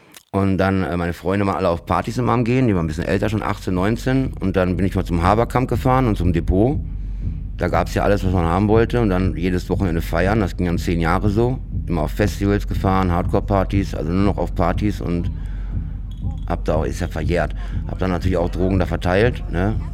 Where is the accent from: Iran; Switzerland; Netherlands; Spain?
Switzerland; Bern; viele haben in Bern dann rumerzählt, in der Stadt, wo ich aufgewachsen bin